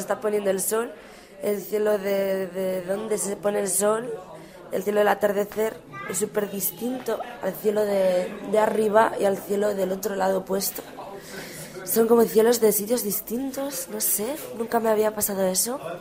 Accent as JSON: {"language": "Spanish", "region": "Galicia", "country": "Spain", "lives_now": "Czech Republic", "said": "Yo soy de Galicia, ¿no? Y aquí de algún modo sí he visto correspondencias con la cultura gallega, ¿no?"}